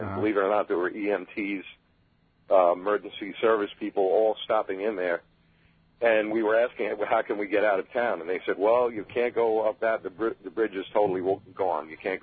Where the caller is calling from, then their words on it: Centereach, New York, United States; Calling from Center Reach.